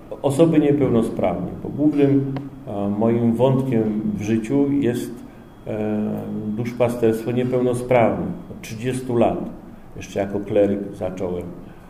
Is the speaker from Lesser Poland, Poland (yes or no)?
yes; Kraków, Lesser Poland, Poland; born there; Ja się urodziłem w Krakowie, ale moi rodzice pochodzą z Kresu Wschodnich.